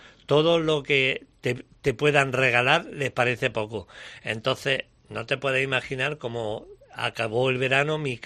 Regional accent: Jaén, Andalusia, Spain; el conocer a la gente y conocer mi tierra, que ha sido la excusa para conocer sitios preciosos que desconocía que estaban aquí en Jaén.

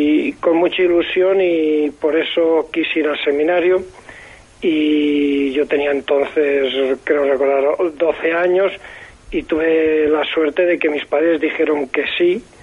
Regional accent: Madrona, Castile and León, Spain; also born or lived in Segovia; soy natural de Madrona. Y Madrona hace 50 años pues era un pueblo, y me imagino que sigue siendo muy religioso

